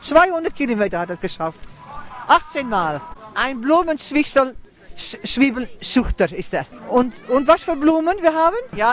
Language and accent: German; North Holland, Netherlands; German is a second language; now in Germany; Ich komme ganz oben aus Holland und in der Nähe von Den Helder. Das ist auch bei dem Insel Texel.